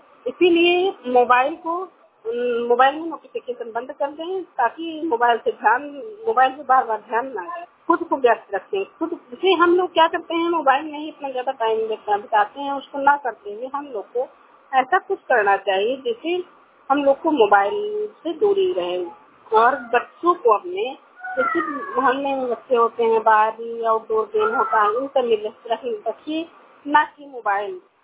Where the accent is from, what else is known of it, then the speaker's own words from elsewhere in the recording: Haraiya, Uttar Pradesh, India; मैं हरैया से हूँ। मेरा उम्र 57 साल है।